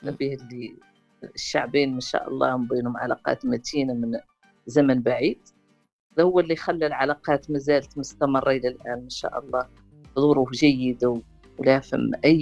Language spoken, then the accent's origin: Arabic; Morocco; now in Mauritania; شفتي بالنسبة لنا احنا مغاربة مقيمين هون